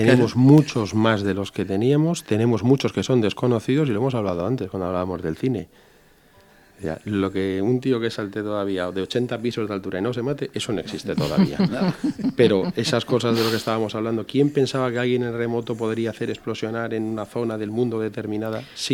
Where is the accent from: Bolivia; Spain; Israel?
Spain; Barcelona, Catalonia; now in Valencia, Spain; porque yo nací y me crié en Barcelona.